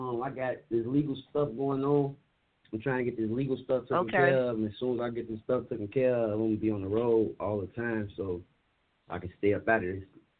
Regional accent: Chicago, Illinois, United States; You know it. Shout out my hometown.

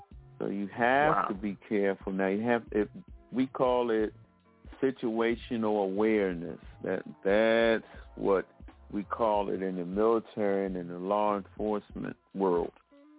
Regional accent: Philadelphia, Pennsylvania, United States; And I'm from Philadelphia too.

